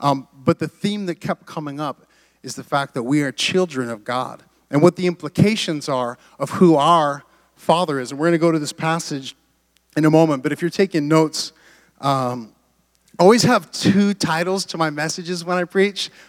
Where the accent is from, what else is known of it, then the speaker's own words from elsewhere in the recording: Pacific Northwest, United States; I grew up in the Pacific Northwest. And so it just reminds me of home.